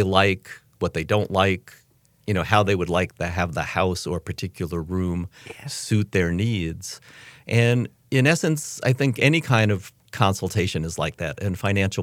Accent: New York, United States; also born or lived in Vermont / Massachusetts; now in Chapel Hill, United States; I'm originally from New York. I went to school up in Vermont and then lived in Massachusetts for, I lose track of time, maybe 10 or 15 years. And I moved down to Chapel Hill in 1993.

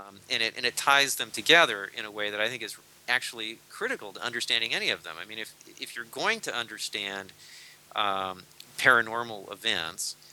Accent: United States; because I'm an American. I mean, I'm a very unusual American in that I've moved over 50 times in my life.

